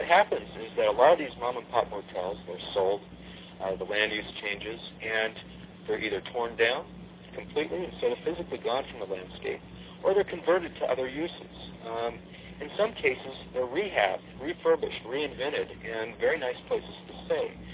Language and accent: English; New Mexico, United States; also born or lived in Kansas; And of course, I went to the University of Kansas. I grew up in New Mexico, so a lot of trips going between college and home.